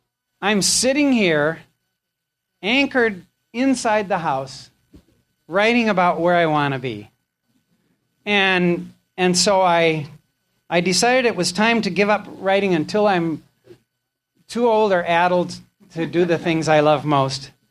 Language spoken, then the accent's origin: English; Midwest, United States; I'm Norwegian from the Midwest. There's nothing subtle, complex.